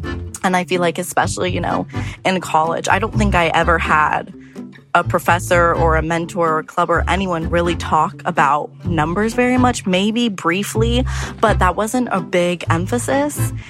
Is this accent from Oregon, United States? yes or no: yes; Portland, Oregon, United States; I'm from Portland, Oregon, and I just graduated from the University of Alabama.